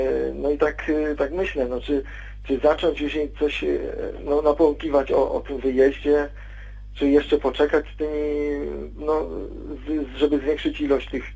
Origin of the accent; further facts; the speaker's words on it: Łódź, Łódź Voivodeship, Poland; No zacznę od tego, że no ja jestem z Łodzi, tak?